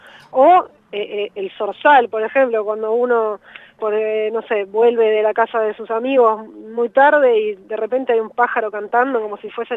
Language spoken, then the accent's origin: Spanish; Buenos Aires, Argentina; Sí, yo soy de Ciudad Autónoma de Buenos Aires, así es.